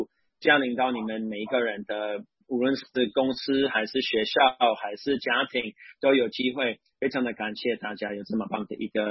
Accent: Minnesota, United States; Chinese is a second language; now in Taiwan; 因为我是美国人，我在美国长大，在明尼苏达州长大。

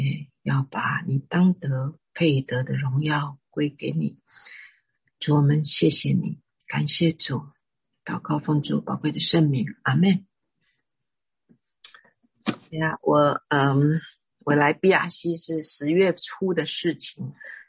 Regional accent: Taiwan; moved away as an adult; now in United States; 我先说说我自己。我是从台湾来

